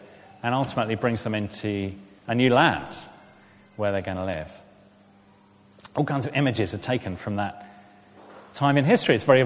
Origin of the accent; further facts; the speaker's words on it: United Kingdom; I know we're British